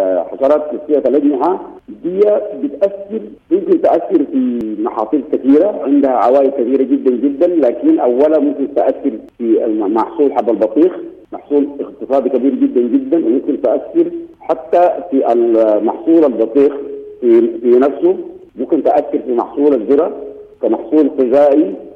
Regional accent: Sudan

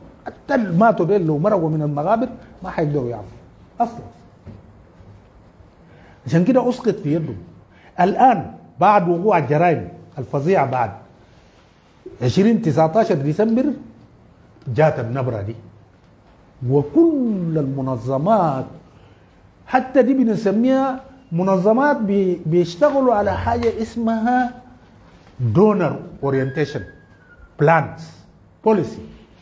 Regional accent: Darfur, Sudan; لكن في ظل هذه الظروف أنا من دارفور

